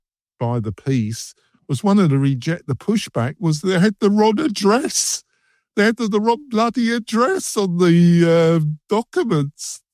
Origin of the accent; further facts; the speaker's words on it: England, United Kingdom; I'm English